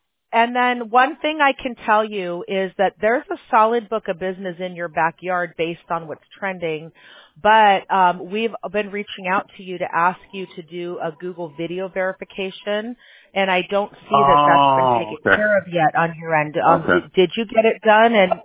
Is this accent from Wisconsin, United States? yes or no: no; Chicago, Illinois, United States; We're in California, but I grew up in Chicago